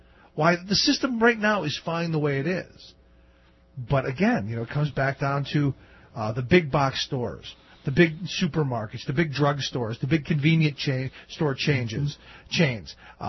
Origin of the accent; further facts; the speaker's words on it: Cleveland, Ohio, United States; Do we want that to be an impulse item like it was when I grew up in Cleveland?